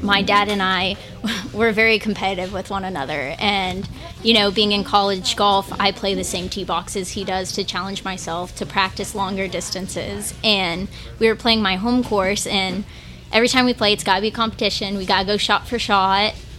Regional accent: St. Augustine, Florida, United States; I'm originally from... I grew up in St. Augustine, Florida

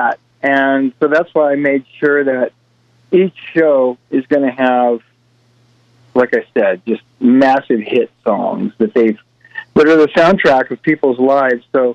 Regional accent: San Diego, California, United States; I grew up in San Diego, so I was a Disneyland kid.

